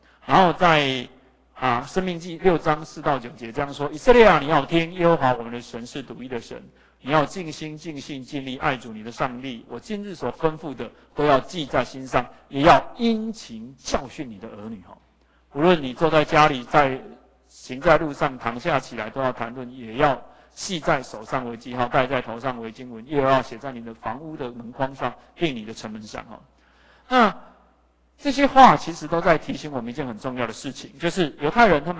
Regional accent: Taiwan; 对我们台湾人的父母，哇，能够给子女很好的教育算是很了不起的。

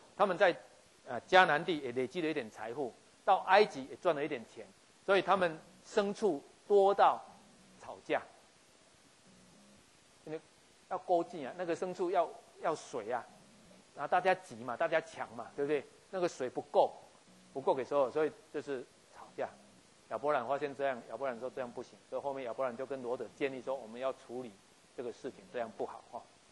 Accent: Taiwan; 很多我们台湾人想要把孩子送去美国，可是老人家就不去美国住。

